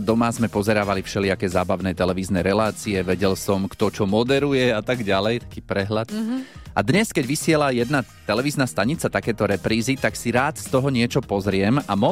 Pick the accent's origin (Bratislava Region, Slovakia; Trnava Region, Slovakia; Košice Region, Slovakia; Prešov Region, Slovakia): Trnava Region, Slovakia; Trnava; keďže ja som z Trnavy, tak som pozeral a som si zastavoval